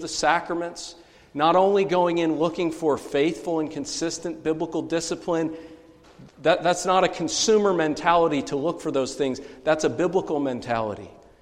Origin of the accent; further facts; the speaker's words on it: Pennsylvania, United States; especially into the central area of Pennsylvania, where I'm actually from the Susquehanna Valley.